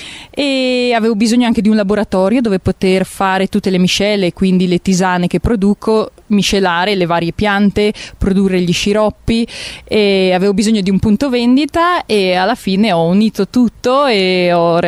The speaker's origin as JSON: {"language": "Italian", "town": "Genoa", "region": "Liguria", "country": "Italy", "lives_now": "Moena, Italy", "said": "Sono genovese, sempre stata amante della montagna e quindi ero fin da bambina che dicevo che sarei venuta a vivere qua."}